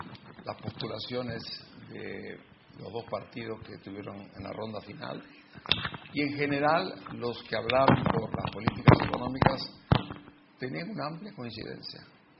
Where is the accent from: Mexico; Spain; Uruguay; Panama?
Uruguay; Nosotros, como uruguayos, esperamos, sí, que haya una mayor decisión de flexibilizar el Mercosur y mirar al Mercosur.